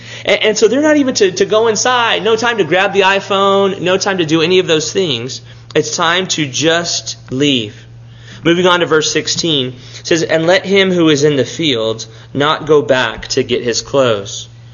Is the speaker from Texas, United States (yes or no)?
yes; Texas, United States; I would look at that as a Texan and not really know what winter is.